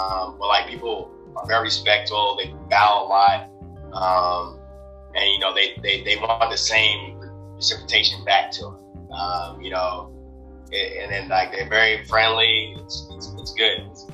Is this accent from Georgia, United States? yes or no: yes; Atlanta, Georgia, United States; also born or lived in Sacramento; I was born in Sacramento, moved all over the States, pretty much grew up in Atlanta, Georgia